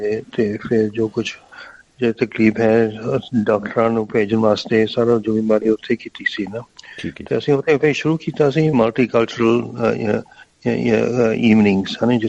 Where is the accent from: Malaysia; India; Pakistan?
Malaysia; now in Australia; ਅਸੀਂ ਮਲੇਸ਼ੀਆ ਤੋਂ ਆਏ ਸੀ। ਅਸੀਂ ਤਾਂ ਤੀਸਰੀ ਪੀੜ੍ਹੀ ਆ ਪੰਜਾਬ ਤੋਂ ਨਿਕਲੇ ਹੋਏ।